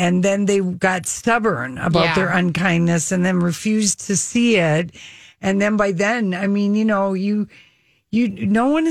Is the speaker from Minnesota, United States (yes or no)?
yes; Minnesota, United States; And Julian, we're from Minnesota.